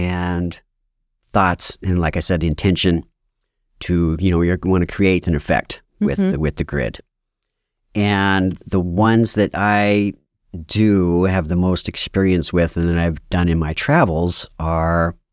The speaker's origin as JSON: {"language": "English", "town": "Livingston", "region": "Montana", "country": "United States", "tie": "born or raised there", "said": "Yeah, I am born and raised in Livingston, Montana. Another very beautiful place on the earth, right on the Yellowstone River, north of Yellowstone Park."}